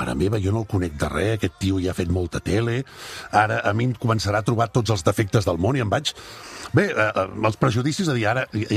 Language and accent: Catalan; Manlleu, Catalonia, Spain; Que vaig trucar a la ràdio del meu poble.